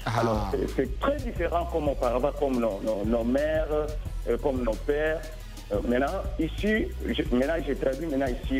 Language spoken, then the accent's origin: French; Katanga, DR Congo; now in United States; Moi, je suis né au Congo, Congo démocratique, au Kinshasa, plus précisément au Katanga. Et j'ai grandi aussi au Katanga. Et puis je suis ici aux États-Unis, ça fait longtemps que je suis ici.